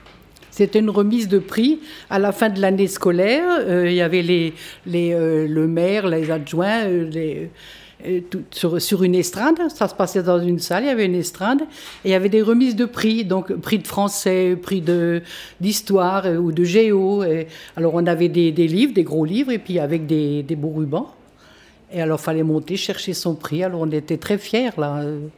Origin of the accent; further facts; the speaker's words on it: Grand Est, France; Je vais avoir 82 ans le 20 avril. J'étais à l'école assez loin d'ici, quand j'étais petite, dans l'Aube, du côté de Troyes, dans l'Aube.